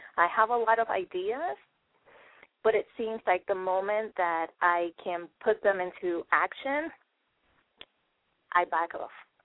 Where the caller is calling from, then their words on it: San Francisco, California, United States; Hi, I am calling from San Francisco.